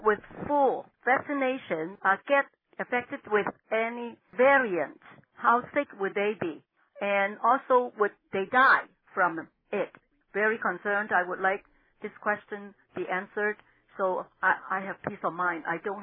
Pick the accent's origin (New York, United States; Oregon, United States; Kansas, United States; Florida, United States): Oregon, United States; Eugene; I'm from Eugene, Oregon